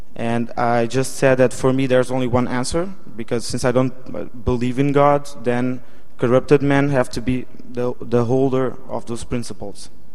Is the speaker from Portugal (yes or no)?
yes; Portugal; English is a second language; from Portugal.